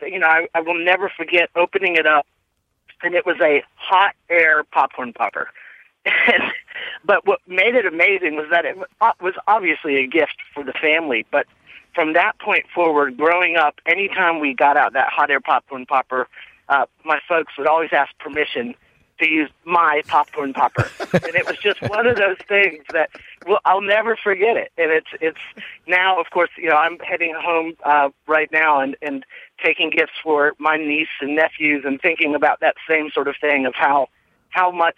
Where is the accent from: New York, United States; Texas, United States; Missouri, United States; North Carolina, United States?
North Carolina, United States; now in Nashville, United States; Hi, Tom. I grew up in Western North Carolina pretty poor with a couple of older brothers